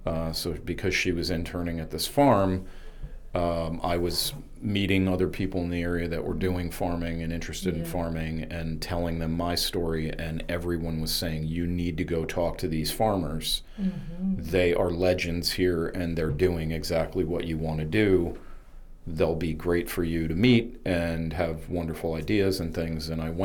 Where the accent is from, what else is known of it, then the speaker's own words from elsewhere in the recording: White Sulphur Springs, New York, United States; I'm from the Catskill Mountain region in a little town called White Sulphur Springs, New York, outside of part of Liberty, New York.